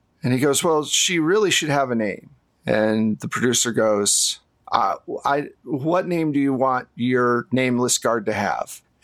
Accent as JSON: {"language": "English", "region": "Minnesota", "country": "United States", "moved": "yes", "lives_now": "Los Angeles, United States", "said": "I came here from Minnesota."}